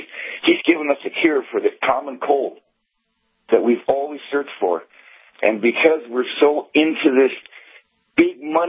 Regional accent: Wing, North Dakota, United States; Yeah, and I'm from Wing.

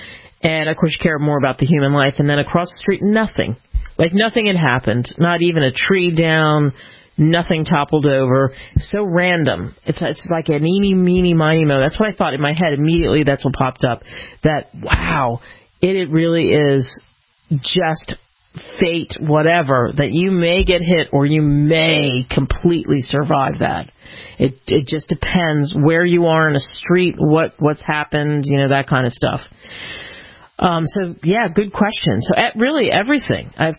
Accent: Philadelphia, Pennsylvania, United States; I grew up in Philly, so I'm an Eagles fan

